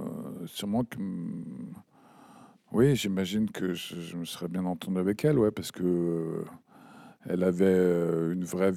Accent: Paris, Île-de-France, France; en tant que petit Parisien, vraiment d'un Paris qui, à l'époque, était encore populaire, donc qui avait grandi dans le bitume

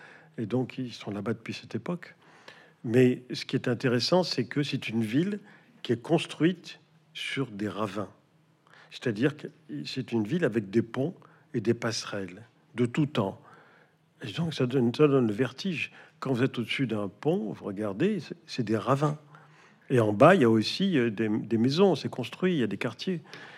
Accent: Morocco; Moi, je n'allais en Algérie que pour voir mes grands-parents pour les vacances, parce que je suis né au Maroc, j'habitais le Maroc, mais mon père est d'Oran et ma mère de Beaune. Qui se trouve dans le Constantinois.

